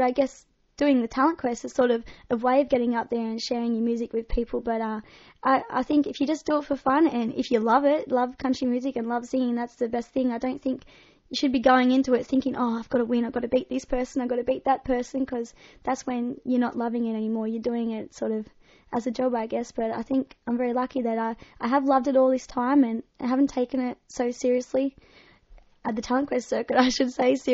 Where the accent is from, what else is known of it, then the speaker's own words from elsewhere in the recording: Australia; because I don't live in Tennessee, we decided to change it to make it Australian, because I am Australian